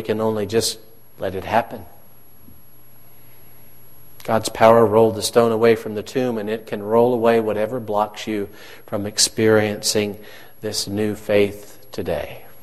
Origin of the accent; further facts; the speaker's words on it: Missouri, United States; I'm from Missouri, folks, and so, you know, maybe you've heard that Missouri is the show-me state.